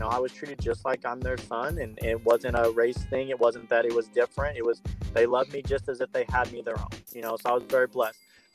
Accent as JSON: {"language": "English", "region": "Arkansas", "country": "United States", "tie": "born or raised there", "also_born_or_lived": "Kolkata", "said": "I was born in Calcutta, India. I was adopted at 18 months old. I grew up in Arkansas. You know, I went to a little small school."}